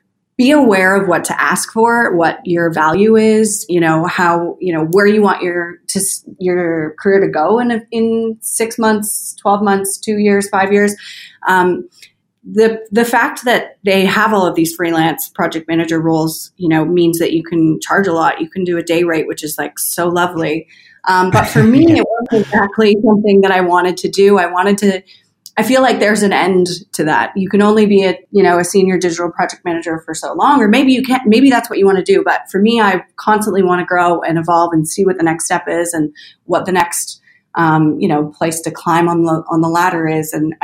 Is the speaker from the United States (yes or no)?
no; Toronto, Ontario, Canada; I'm from Toronto originally.